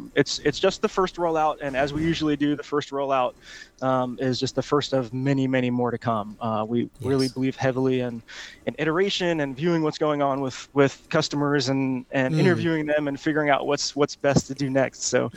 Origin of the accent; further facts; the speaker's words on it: Honolulu, Hawaii, United States; now in Atlanta, United States; My background, I went to college in Auburn, Alabama. I'm from Honolulu, Hawaii.